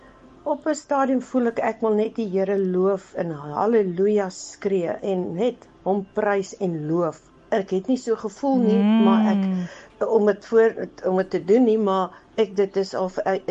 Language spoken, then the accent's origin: Afrikaans; Malmesbury, Western Cape, South Africa; van Mamesbury